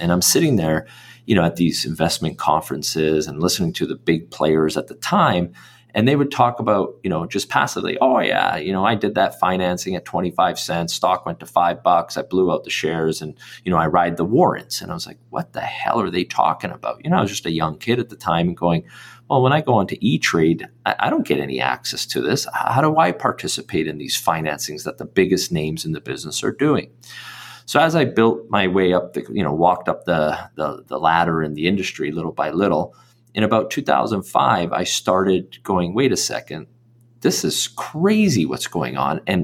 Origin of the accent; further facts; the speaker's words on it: Vancouver, British Columbia, Canada; I grew up in East Vancouver, and by total fluke, Vancouver is the epicenter for resource and commodity capital.